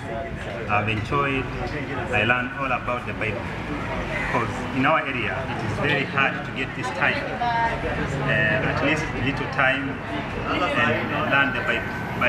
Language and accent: English; Loitokitok, Kajiado County, Kenya; I came all along from Laitoktok in my county Kajiado.